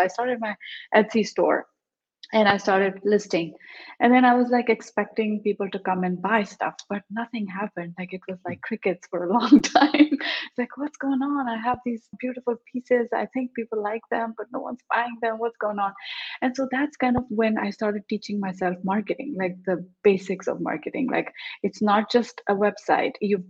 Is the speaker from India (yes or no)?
yes; India; born there; I was born in India, as you can tell from my accent, and I have lived and worked in many countries.